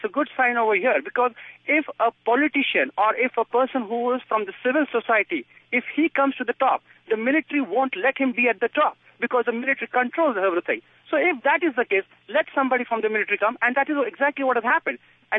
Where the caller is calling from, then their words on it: Burlington, Massachusetts, United States; I'm calling from Burlington.